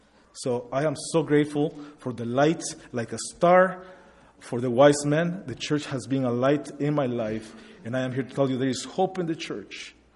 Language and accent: English; Guatemala; now in United States; I am from Guatemala. Our daughters were born in Calgary, and our grandchildren were born here in Indiana.